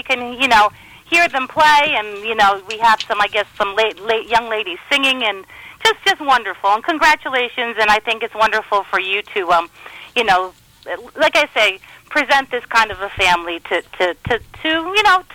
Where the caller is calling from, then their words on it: New York, United States; I'm calling from New York State.